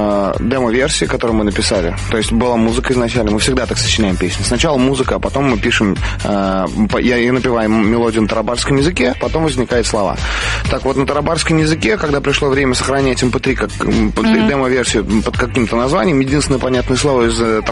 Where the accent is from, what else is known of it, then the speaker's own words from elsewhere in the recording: Kyiv Oblast, Ukraine; also born or lived in Chelyabinsk, Russia; я родился в Челябинске, 2 года пожил. Там потом приехал в связи с переездом родителей на работу, работать на Чернобыльск, которую мне пристанцию. Я переехал туда.